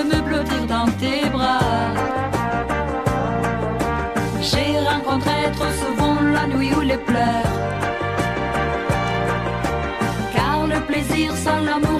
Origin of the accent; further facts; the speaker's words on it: Iran; منم خب به هر حال دارم از ایران میام دیگه